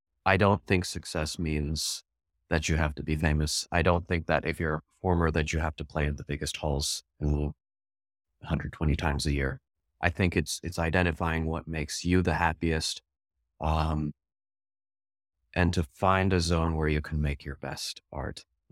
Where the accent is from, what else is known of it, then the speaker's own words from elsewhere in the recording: Champaign-Urbana, Illinois, United States; Going back to my hometown and filming just examples of a really great classical music public radio station, what it takes to do that. We have an incredible performing arts center in the Krannert Center in Champaign-Urbana.